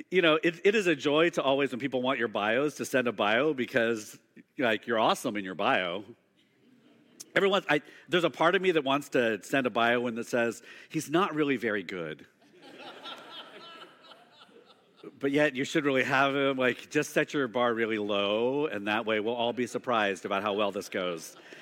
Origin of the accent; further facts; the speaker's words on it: Sacramento, California, United States; also born or lived in Stockton; I grew up in Sacramento, Stockton, went to San Francisco State University a million years ago when they still had a football team.